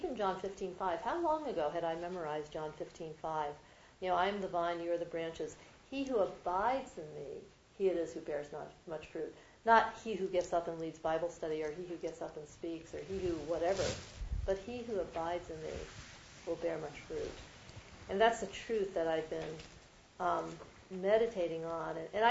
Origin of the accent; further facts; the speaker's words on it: New Jersey, United States; Because see, when I grew up, growing up in New Jersey